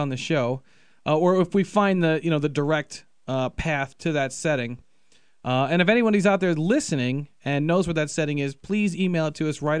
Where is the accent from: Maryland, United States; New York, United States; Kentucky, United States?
Maryland, United States; I'm from Maryland